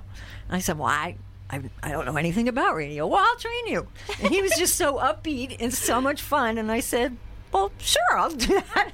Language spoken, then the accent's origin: English; Washington's Crossing, Pennsylvania, United States; born there; now in Vermont, United States; I was born in Pennsylvania, in Bucks County. The town I was born in is called Washington's Crossing.